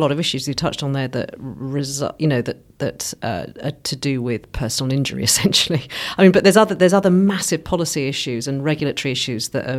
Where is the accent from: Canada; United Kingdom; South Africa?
United Kingdom; Wales; I am Welsh